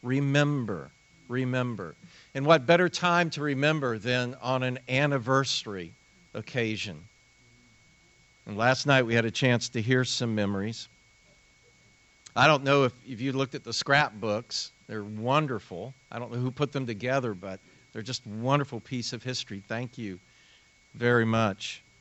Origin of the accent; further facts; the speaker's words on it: Ohio, United States; I came from Ohio with this kind of good meat and potatoes Buckeye sensibility about me.